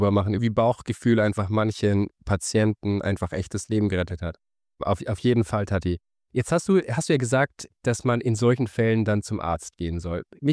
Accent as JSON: {"language": "German", "town": "Munich", "region": "Bavaria", "country": "Germany", "said": "ich komme aus München"}